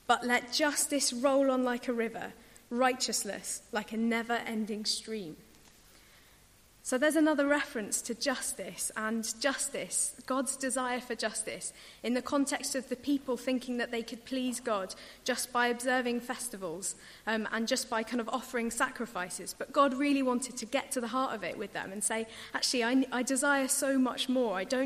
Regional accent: Bristol, South West England, United Kingdom; I grew up in Bristol, and when I was a teenager, I went to Redland Parish Church

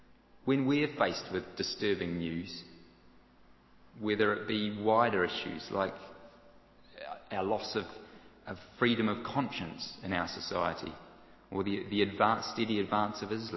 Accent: New Zealand; I'm from New Zealand, for those of you who haven't picked up the accent.

